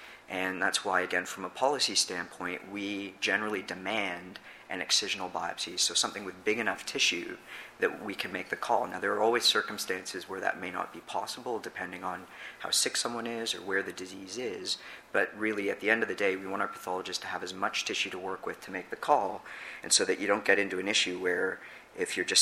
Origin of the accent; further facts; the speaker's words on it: Ontario, Canada; now in Toronto, Canada; So I grew up on Georgian Bay. I came to work in Toronto in large part because I wanted to come home and look after people around the area that I grew up in.